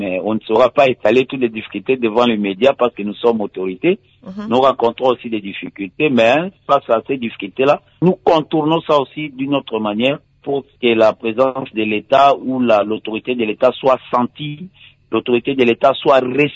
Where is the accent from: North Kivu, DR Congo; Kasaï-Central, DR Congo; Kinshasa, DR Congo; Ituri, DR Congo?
Kinshasa, DR Congo; Ndjili; il y avait eu vraiment une résurgence de ces phénomènes ici, chez moi, en Ndjili